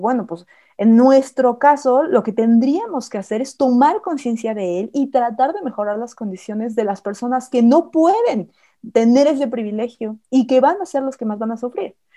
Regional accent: Mexico City, Mexico; also born or lived in Tuxtla Gutiérrez / Cancún; yo nací en la Ciudad de México, crecí aquí, aunque mi papá es arquitecto, entonces nos tuvimos que mudar a varias ciudades para seguirlo, ¿no? O sea, porque tenía obras en otros lugares, entonces yo viví en Tuxtla Gutiérrez, Chiapas

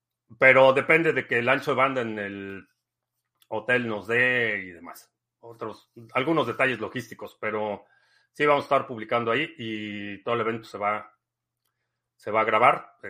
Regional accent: Mexico City, Mexico; Lo que sí es que crecí en la Ciudad de México. He vivido y viajado.

